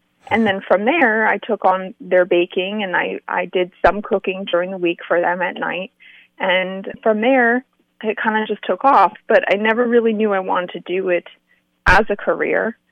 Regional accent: Harmony, New Jersey, United States; I grew up in Harmony, New Jersey, so I knew Phillipsburg very well.

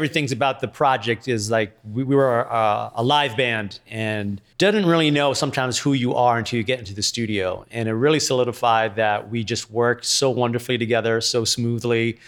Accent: Long Island, New York, United States; moved away as an adult; now in Upstate New York, United States; Kenny and I were both, Kenny on bass, we're both from Long Island. We both moved up here in our late teen years, like 19, 20 years old, and we've been up here ever since.

